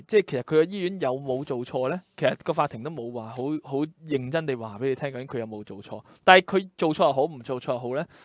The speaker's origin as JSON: {"language": "Cantonese", "town": "Tuen Mun", "region": "New Territories", "country": "Hong Kong", "said": "即系我屯门人"}